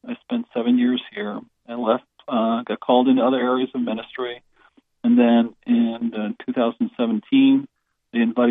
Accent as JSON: {"language": "English", "town": "South Windsor", "region": "Connecticut", "country": "United States", "tie": "born or raised there", "said": "I grew up in a town called South Windsor, Connecticut."}